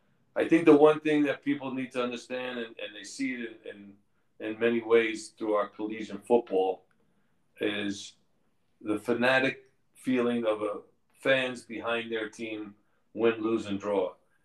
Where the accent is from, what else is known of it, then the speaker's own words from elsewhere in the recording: New York, United States; now in Los Angeles, United States; it was a great opportunity to coach in my hometown in New York at Giant Stadium and then come to Los Angeles